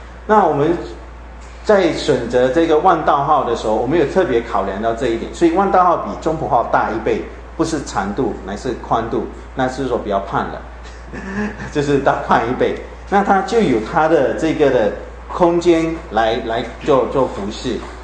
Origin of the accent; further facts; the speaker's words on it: Malaysia; 我从马来西亚来